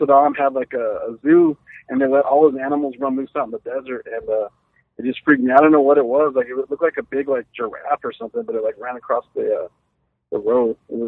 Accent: Phoenix, Arizona, United States; In El Paso, it's weird because I'm from Phoenix.

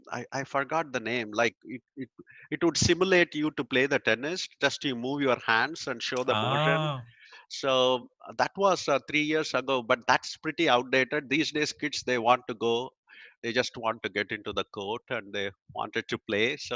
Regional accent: India; moved away as an adult; now in United States; I grew up in India and I moved here in 2000.

